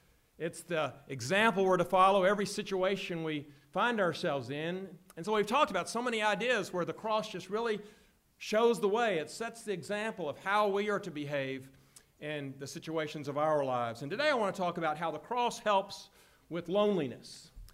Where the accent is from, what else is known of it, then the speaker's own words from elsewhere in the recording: Columbus, Mississippi, United States; But I love my hometown, and I would like to go back and see Columbus, Mississippi.